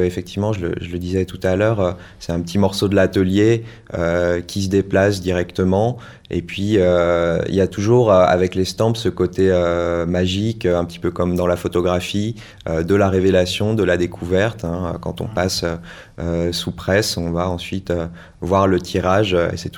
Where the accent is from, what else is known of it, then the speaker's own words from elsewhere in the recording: Auvergne-Rhône-Alpes, France; moi, je suis originaire de Haute-Savoie, donc la montagne, ce sont des choses qui me plaisent et que j'aime fréquenter.